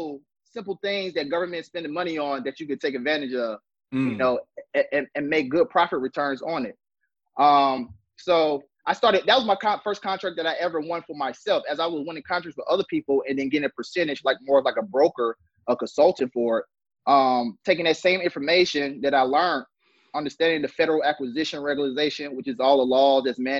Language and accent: English; Atlanta, Georgia, United States; I'm from Atlanta, Georgia. Zone 6, to be exact.